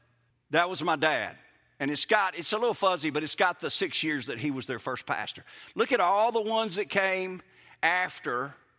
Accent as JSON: {"language": "English", "town": "Kosciusko", "region": "Mississippi", "country": "United States", "tie": "born or raised there", "also_born_or_lived": "Clinton / Hattiesburg", "said": "I grew up in Kosciuszko, and then I went to Clinton my last 2 years of high school. Those are like home for me. But I was born in Hattiesburg."}